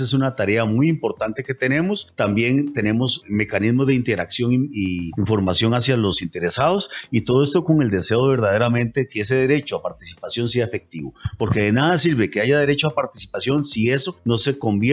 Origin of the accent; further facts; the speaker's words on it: Costa Rica; Y ese es el reto que como costarricenses tenemos